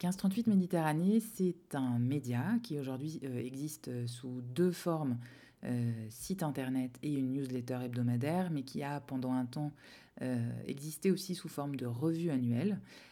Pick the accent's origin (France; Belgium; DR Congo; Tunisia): France; now in Algeria; Alors moi, j'ai grandi en France, donc je comparais à la France